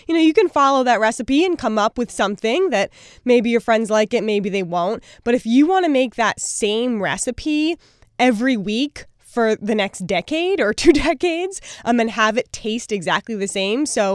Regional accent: Brooklyn, New York, United States; I grew up in Brooklyn, actually. Never thought I would be a farmer. Didn't know what a farmer was.

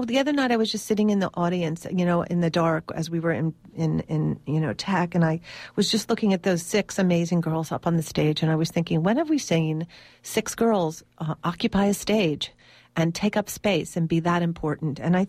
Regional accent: United States; As a matter of fact, I'm a survivor myself, and I grew up in America.

